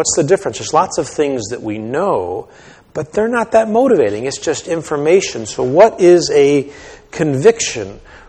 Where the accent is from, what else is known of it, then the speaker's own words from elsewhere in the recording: New England, United States; I was thinking, I grew up in New England, and we used to go to Vermont every so often.